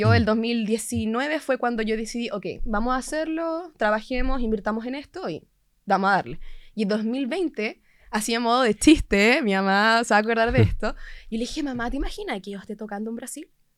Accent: Castro, Los Lagos, Chile; yo soy de Castro. Inicié obviamente en casa. Partí en Castro.

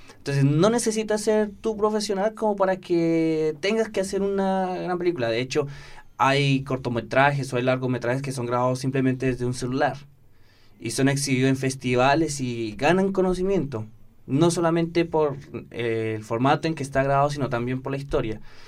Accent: Bogotá, Colombia; born there; moved away as an adult; also born or lived in Buenos Aires, Argentina; nací en Bogotá, estuve estudiando, en realidad estuve estudiando un semestre de periodismo en Colombia.

